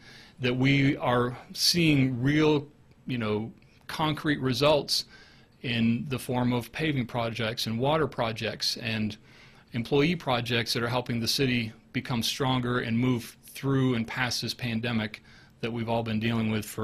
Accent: Aztec, New Mexico, United States; No offense to Farmington, I go there and shop just like everybody else does, but I love my hometown of Aztec and the kind of the walkability of it.

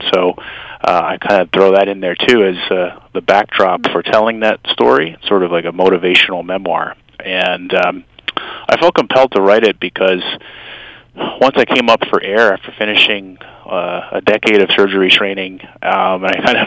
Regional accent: Kearny, New Jersey, United States; I was born and raised in Kearny, New Jersey, not far from here. My parents were Cuban immigrants, as were my two older siblings, so I was actually the first born here in the States.

